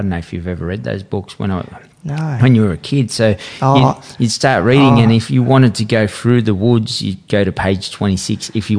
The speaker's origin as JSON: {"language": "English", "town": "Redfern", "region": "New South Wales", "country": "Australia", "tie": "born or raised there", "said": "And that's what I seen this happening in our community growing up in Redfern."}